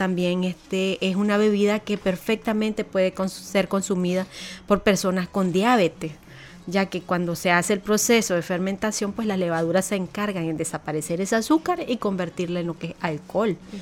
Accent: Nicaragua; muchas veces, como Nica, decimos, vamos a consumir el famoso roncito que no puede faltar en la mesa navideña

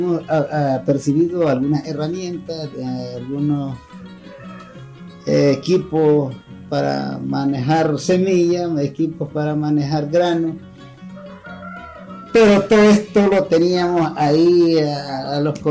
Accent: San Lucas, Madriz, Nicaragua; soy de la Comunidad de los Canales, del municipio de San Lucas, departamento de Madrid.

